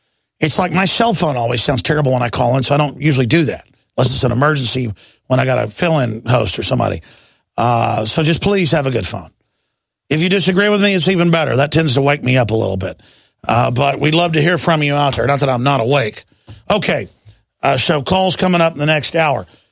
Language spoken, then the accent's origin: English; Wales, United Kingdom; Of course, I'm Welsh myself, so I'm not anti-Anglophile, but I'm not a Deutschophile as well.